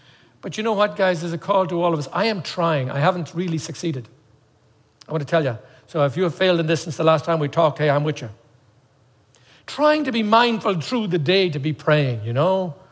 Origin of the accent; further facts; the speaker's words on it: Ireland; I grew up in Ireland thinking that prayer was saying prayers.